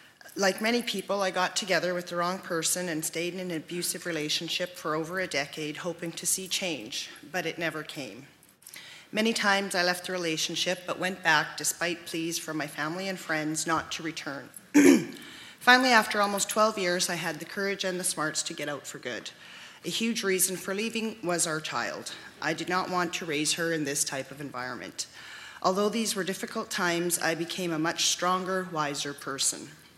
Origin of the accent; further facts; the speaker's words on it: Muskowekwan, Saskatchewan, Canada; I am First Nation from Musk-Peaton in Saskatchewan.